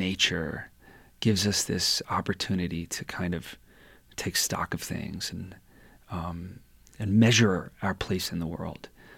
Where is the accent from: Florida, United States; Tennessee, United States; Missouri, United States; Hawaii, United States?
Florida, United States; And I come from Florida. I really appreciate the open spaces here that I can be out of my condo and on top of Mount Jumbo in like 20 minutes of huffing and puffing.